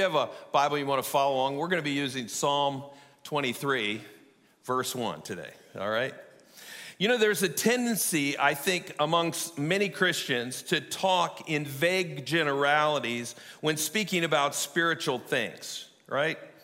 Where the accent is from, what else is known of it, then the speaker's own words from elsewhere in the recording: Iowa, United States; But when I tell people that I grew up in Iowa, most people assume that I grew up on a farm.